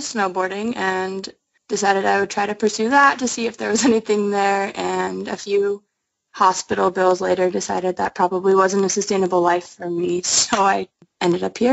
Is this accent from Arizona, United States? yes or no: yes; Arizona, United States; Yeah, so I grew up in Arizona. Didn't really do much in Arizona other than school.